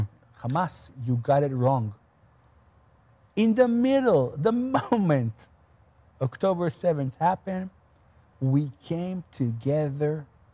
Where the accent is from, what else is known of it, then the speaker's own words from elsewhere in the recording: Israel; I was born and raised in Israel, of course.